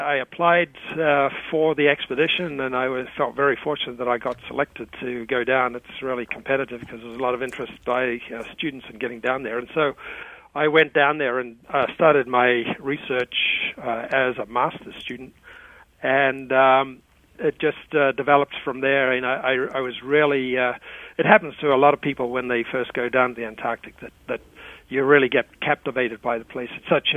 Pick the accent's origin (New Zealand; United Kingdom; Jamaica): New Zealand; Wellington; moved away as an adult; now in United States; I grew up in the capital city there, Wellington.